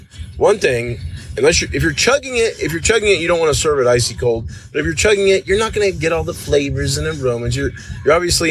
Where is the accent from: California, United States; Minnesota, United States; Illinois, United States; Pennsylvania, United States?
California, United States; Cold beverages are refreshing, especially if you're born and raised in California like me.